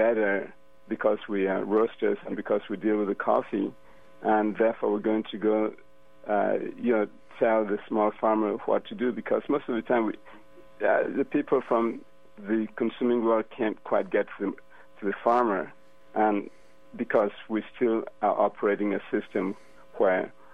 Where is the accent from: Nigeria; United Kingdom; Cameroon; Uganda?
Cameroon; now in Atlanta, United States; I'm a small farmer, even though I'm calling from Atlanta. I'm from Cameroon. I have a farm in Cameroon.